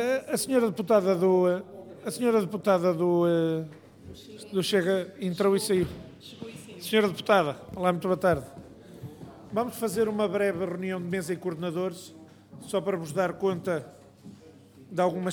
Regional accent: Bavaria, Germany; accent: Bavarian; É o meu alemão. É que o meu sotaque é da Baviera

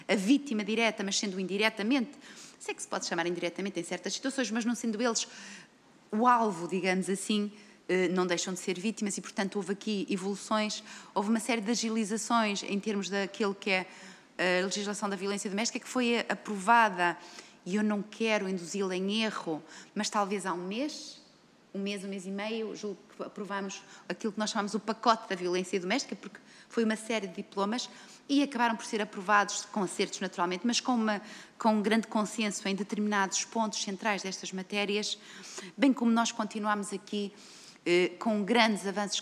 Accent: Norte, Portugal; eu sou do Alto Minho e, portanto, muito da zona transfronteiriça, de uma região que eu conheço muito bem, que é a Galiza

